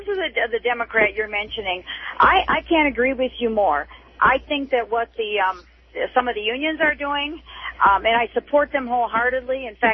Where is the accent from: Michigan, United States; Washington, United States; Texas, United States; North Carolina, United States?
Michigan, United States; Flint; I'm on my way to work down in Detroit. I'm from Flint